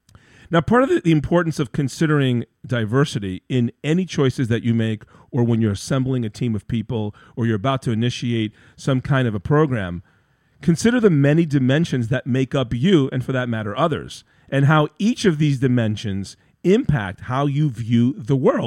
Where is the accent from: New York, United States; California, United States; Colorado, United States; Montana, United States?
New York, United States; Queens; So I grew up in Queens, New York, in a middle-class family, son of a union worker and a mom who cut hair.